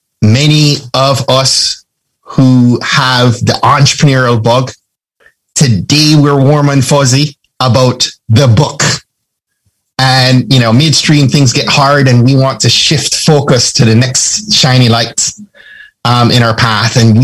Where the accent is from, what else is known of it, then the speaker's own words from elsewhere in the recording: Jamaica; I'm from Jamaica.